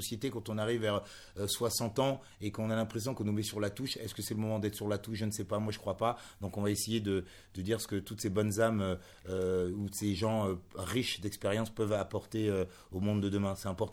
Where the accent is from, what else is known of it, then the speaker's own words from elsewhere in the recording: France; Moi, je suis français depuis bien plus longtemps que beaucoup de gens.